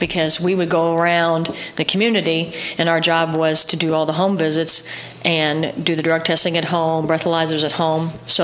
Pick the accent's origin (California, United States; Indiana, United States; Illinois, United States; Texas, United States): Indiana, United States; Tell City; now in Evansville, United States; I am from Tell City, a small little town, so coming to Evansville was a big change for me.